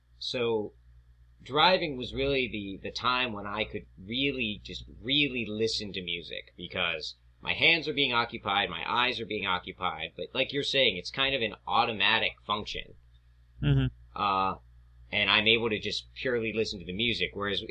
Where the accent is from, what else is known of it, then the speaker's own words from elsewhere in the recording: Allentown, Pennsylvania, United States; because I grew up in Allentown, Pennsylvania, 3 hours from Penn State, where I went to college.